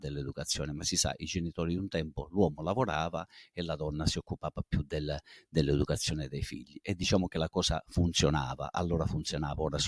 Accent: Luzzi, Calabria, Italy; also born or lived in Cosenza; io sono nato a Cosenza il 2/10/1973, oggi il 2 ottobre ho compiuto 50 anni e niente, vivo a Luzzi da sempre.

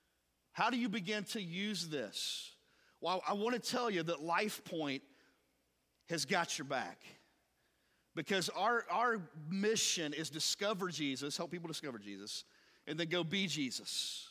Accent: Ohio, United States; now in Louisville, United States; From having family from Eastern Kentucky and growing up in Ohio and coming to this awesome city, there was a lot of things I didn't understand.

